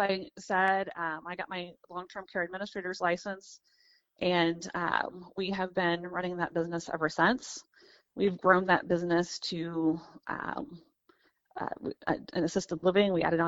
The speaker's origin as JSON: {"language": "English", "town": "Troy", "region": "Missouri", "country": "United States", "tie": "born or raised there", "said": "So I was born and raised in Troy, Missouri."}